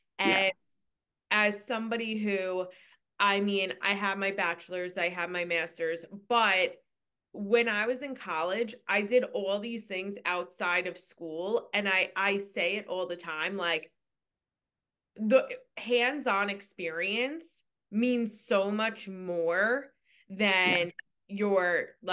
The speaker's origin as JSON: {"language": "English", "region": "New York", "country": "United States", "said": "as you know, I'm from New York, you're in California"}